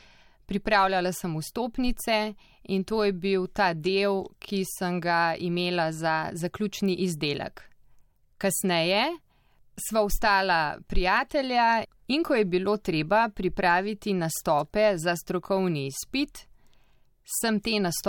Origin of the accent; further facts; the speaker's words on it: Petelinje, Central Slovenia, Slovenia; Doma sem iz Petelin, to je v občini Dol pri Ljubljani.